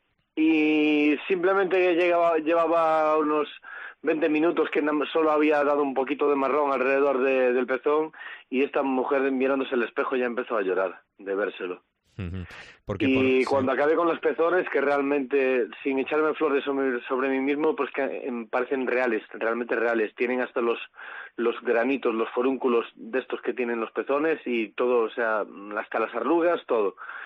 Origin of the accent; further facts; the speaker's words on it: Galicia, Spain; hace un año realmente que abrí mi estudio porque quería hacer mi sueño aquí en Galicia, en mi casa, en mi pueblo.